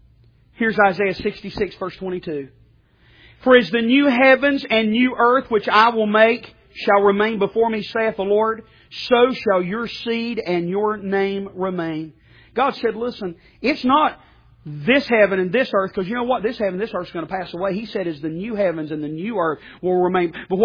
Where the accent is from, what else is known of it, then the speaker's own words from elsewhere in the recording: United States; I love America. I am American through and through. I bleed red, white, and blue.